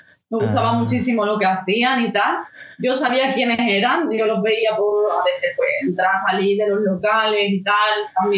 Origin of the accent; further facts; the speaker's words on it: Cádiz, Andalusia, Spain; now in Mallorca, Spain; cuando vine aquí a Mallorca, que yo soy de Cádiz